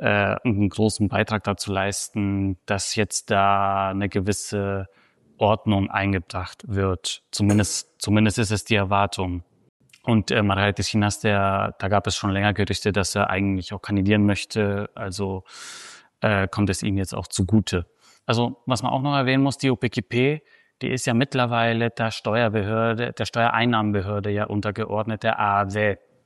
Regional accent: Paros, South Aegean, Greece; Ich bin auf Paros aufgewachsen, dort sind meine Wurzeln.

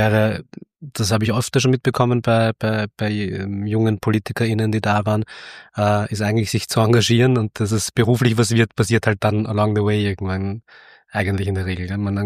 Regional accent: Vienna, Austria; Und ich bin in Simmering aufgewachsen, habe ich dir, glaube ich, vorher auch schon kurz erzählt. Ich liebe den Bezirk.

